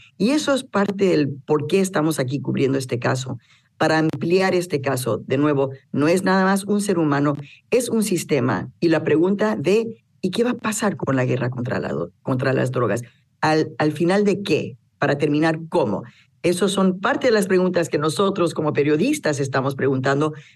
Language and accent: Spanish; Mexico; now in United States; Como periodista norteamericana, orgullosamente mexicana, yo tengo dos apuntes, tanto México como los Estados Unidos